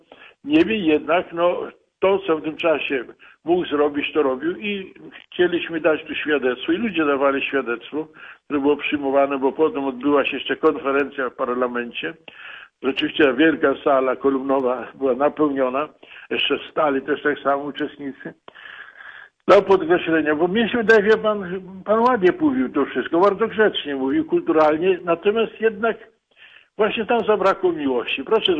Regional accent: Lublin Voivodeship, Poland; no to ja pochodzę z dawnego powiatu Biała Podlaska, obecnie Łosice

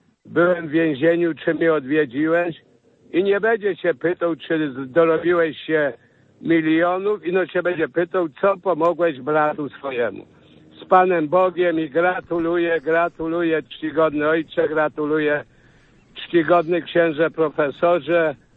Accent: Poland; jako senator, jako góral

